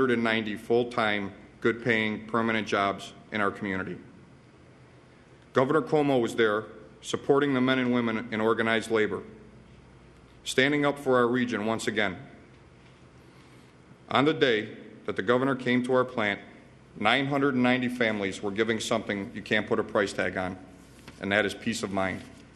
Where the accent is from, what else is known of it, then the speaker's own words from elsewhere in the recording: Lackawanna, New York, United States; I grew up in Lackawanna, in the shadow of Bethlehem Steel, which employed tens of thousands of people.